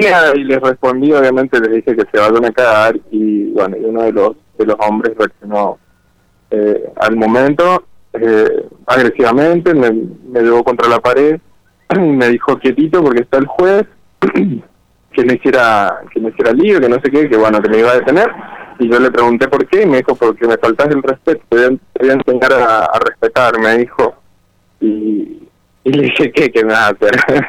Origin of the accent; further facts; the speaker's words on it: Barreal, San Juan, Argentina; yo crecí en Barreal